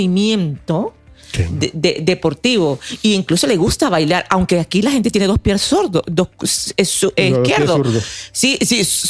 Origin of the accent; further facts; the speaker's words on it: Venezuela; now in Girona, Spain; yo que vengo de Venezuela, cuando llegué acá